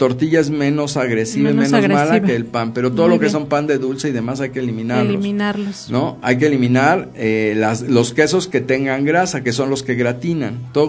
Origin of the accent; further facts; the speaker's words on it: Mexico; desafortunadamente como mexicanos, pues el aceite nunca falta